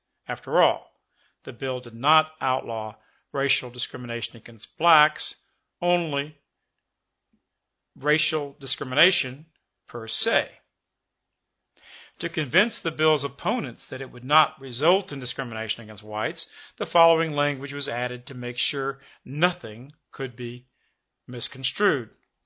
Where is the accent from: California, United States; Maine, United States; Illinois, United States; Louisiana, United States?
Louisiana, United States; a case brought and fought in my home state of Louisiana